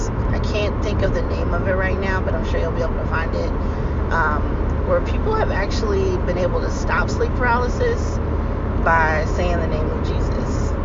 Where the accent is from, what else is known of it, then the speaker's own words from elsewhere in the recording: North Carolina, United States; Hi, guys. … I'm from North Carolina.